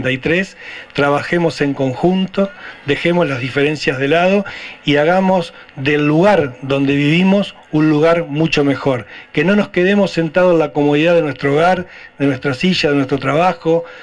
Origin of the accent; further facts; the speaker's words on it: Chacabuco, Buenos Aires Province, Argentina; Me parece que tenemos que dejar como argentinos ya, y como bonaerenses y como chacabuquenses, las diferencias de lado